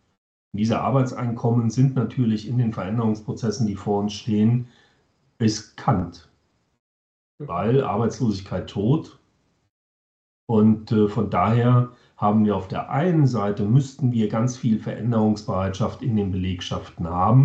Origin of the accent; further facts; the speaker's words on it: North Rhine-Westphalia, Germany; Ich komme aus dem Siegerland und mache da eigentlich schon mein ganzes Leben lang Transformationsprozesse mit.